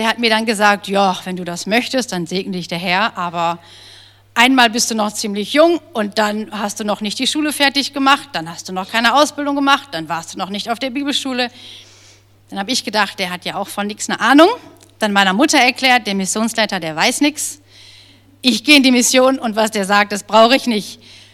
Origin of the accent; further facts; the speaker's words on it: Viersen, North Rhine-Westphalia, Germany; Ich bin geboren aus Viersen. Ich bin also aus der Umgebung.